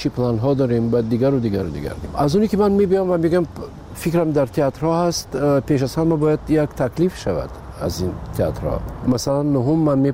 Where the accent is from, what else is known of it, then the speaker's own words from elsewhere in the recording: Tajikistan; وطنم خب پیش از همه تاجیکستان وطن است. بله، این خانه من است و مادرم اینجاست، فرزندام اینجاست.